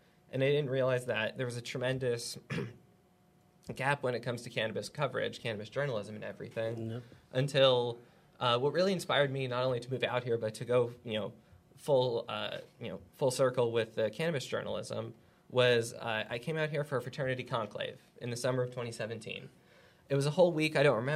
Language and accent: English; Houston, Texas, United States; also born or lived in Dallas; But I was born and raised in Houston, so H-Town till I drown, you know?